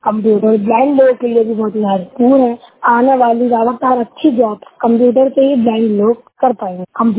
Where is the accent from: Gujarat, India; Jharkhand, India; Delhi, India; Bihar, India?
Delhi, India; दिल्ली शहर का रहने वाला हूँ।